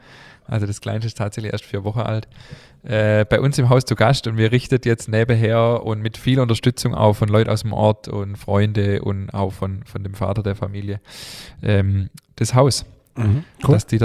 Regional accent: Germany; wir sind hier in Deutschland geboren

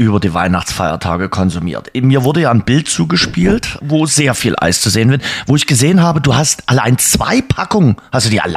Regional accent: Dresden, Saxony, Germany; Ich bin ja oben in Bühler-Weißer Hirsch groß geworden

